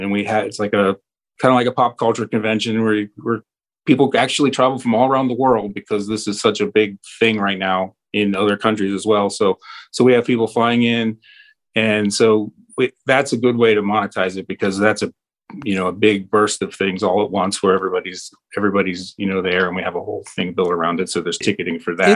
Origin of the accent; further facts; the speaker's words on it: Pittsburgh, Pennsylvania, United States; that one movie, Night of the Living Dead, in 1968, filmed in my hometown. And I've always wanted to give the credit to Pittsburgh and that town